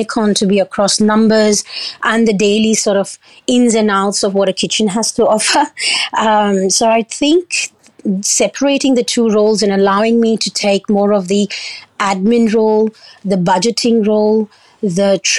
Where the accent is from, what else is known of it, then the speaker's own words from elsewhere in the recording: Oman; also born or lived in United Arab Emirates / India; I grew up primarily in Oman, UAE and India. My background is Islamic Indian.